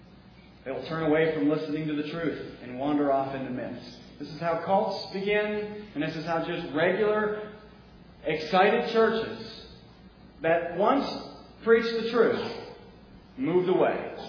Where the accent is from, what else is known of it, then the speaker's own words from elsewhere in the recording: Ohio, United States; I'm from Ohio. I've been there. You trust me.